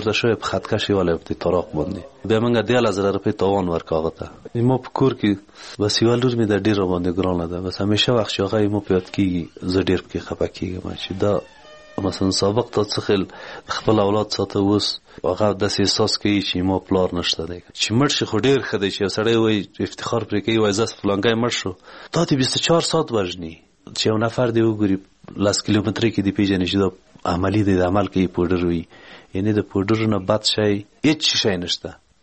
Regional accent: Parwan, Afghanistan; د پروان د ولایت یمه، د غوربند ولسوالۍ.

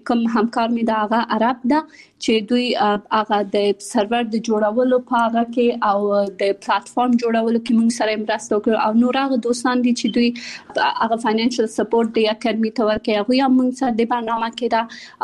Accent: Kabul, Afghanistan; born there; also born or lived in Pakistan; د مليحه اکاډمي بنسټ ایښودونکې یم. زه په کابل کې زیږیدلې یم او خپل ابتدایي تعلیمات مې په پاکستان کې کړای،

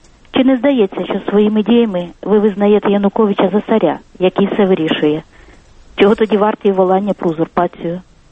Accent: Kyiv, Ukraine; я з Києва.

